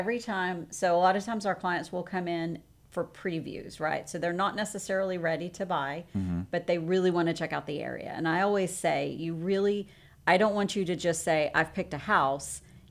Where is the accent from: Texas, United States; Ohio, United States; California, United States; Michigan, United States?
Texas, United States; Houston; So the part where I grew up in Houston, if I'd been over like three streets, I would have gone to one different high school district.